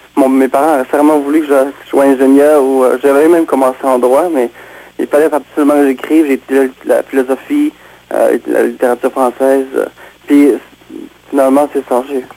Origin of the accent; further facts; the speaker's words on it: Jonquière, Quebec, Canada; À 6 ans, j'ai déménagé de la ville de Québec, puis on a déménagé à Jonquière. Puis toute ma famille habite de manière ou d'une autre au lac Saint-Jean. Puis mon père à Chicoutimi, ma soeur Alma, ma mère Alma. Donc le lac Saint-Jean, c'est vraiment d'où je viens.